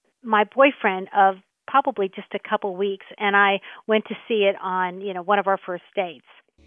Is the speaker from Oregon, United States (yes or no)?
no; Cary, North Carolina, United States; I'm from Cary